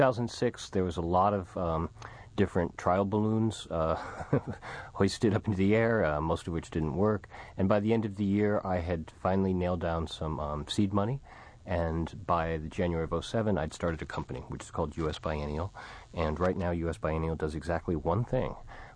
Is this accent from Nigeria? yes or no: no; New York, United States; I'm originally a New Yorker, but I got hooked on Jazz Fest